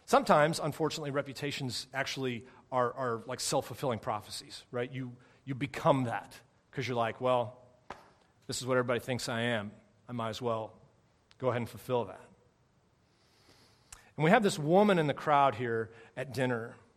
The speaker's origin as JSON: {"language": "English", "town": "St. Charles", "country": "United States", "tie": "born or raised there", "said": "I'm in my hometown, right? I mean, St. Charles is my hometown, which you're not supposed to do, but I'm doing."}